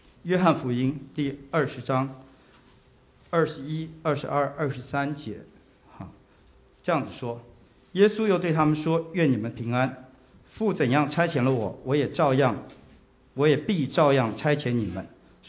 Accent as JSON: {"language": "Chinese", "country": "China", "said": "那今天我们中国人也是一样，我们要走到不同的地方去"}